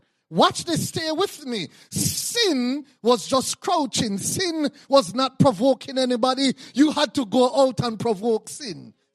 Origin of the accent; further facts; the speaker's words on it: Belize; I remembered growing up in Belize, 13 strong. No father in the house. It was mommy alone.